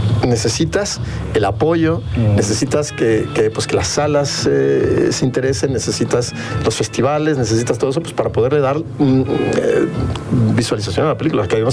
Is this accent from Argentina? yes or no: no; Mexico; Y no, yo soy mexicano.